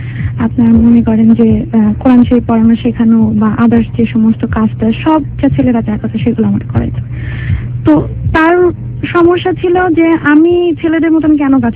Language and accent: Bangla; Khulna, Khulna Division, Bangladesh; আমাদের দেশের বাড়ি খুলনাতে, দেশের বাড়ি থাকি ওই একই এলাকায় আমার বাবার বাড়ি, একই এলাকায় আমার নানার বাড়ি।